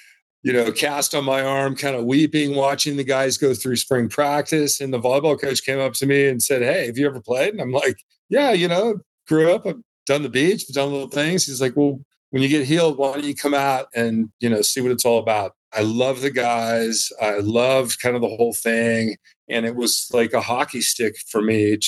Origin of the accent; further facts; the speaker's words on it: Los Angeles, California, United States; I grew up in West Los Angeles and I went to an all-boys high school and I was a baseball player.